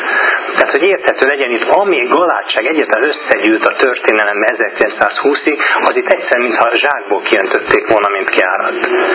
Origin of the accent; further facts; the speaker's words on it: Hungary; Az, hogy mi itt élünk, magyarok vagyunk